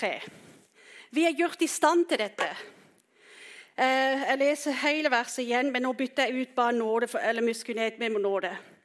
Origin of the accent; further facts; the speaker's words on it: South Africa; born there; Swedish is a second language; Det är nåde att vi kan vara född i ett land där jag är född i Sydafrika